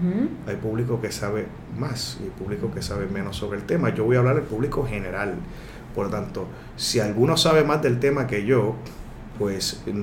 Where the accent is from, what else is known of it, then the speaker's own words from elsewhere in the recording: Guaynabo, Puerto Rico; also born or lived in Bayamón / Ponce; Pero soy natural de Bayamón, me crié en Guaynabo, mi familia es de Arecibo, mi papá, mi mamá, mis abuelos, y he vivido 16 años en Ponce.